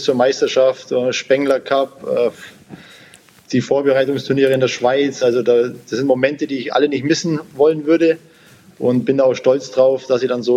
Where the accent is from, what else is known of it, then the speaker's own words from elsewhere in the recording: Sonthofen, Bavaria, Germany; Jeder weiß, dass meine Wahlheimat, ich bin ja gebürtiger Allgäuer, Sonthofen, die Wahlheimat wird Augsburg sein. Wir haben da eben ein Haus